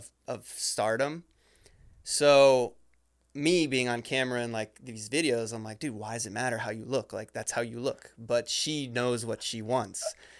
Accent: Ohio, United States; Like, I grew up in Ohio and I had a Catholic father and everything was cured with praying and God

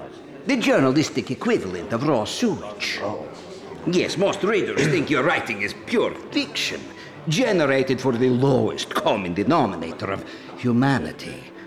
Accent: Idaho, United States; Yes, I grew up in Idaho.

